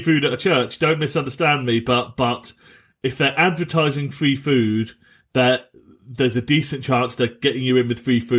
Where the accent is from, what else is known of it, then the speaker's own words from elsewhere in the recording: England, United Kingdom; I'm Church of England in the way that I'm English.